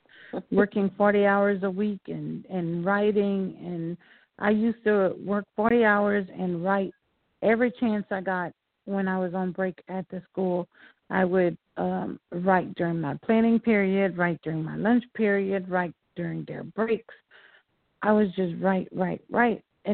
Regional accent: Louisiana, United States; Actually, I'm from Louisiana, so I wanted to write a story based in New Orleans

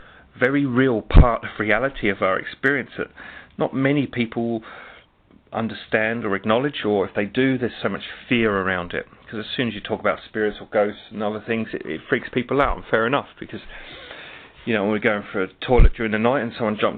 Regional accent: London, United Kingdom; I'm from London in the UK.

